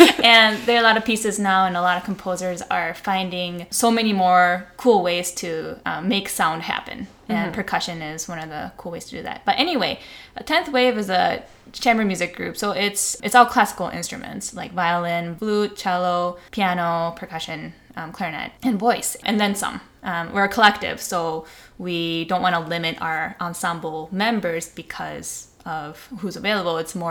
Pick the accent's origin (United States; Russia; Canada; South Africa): United States; Lauderdale, Minnesota; Born and raised in Lauderdale, Minnesota. Grew up in a musical home as a youngest child. My dad came to Minnesota to play in the cello section in the orchestra.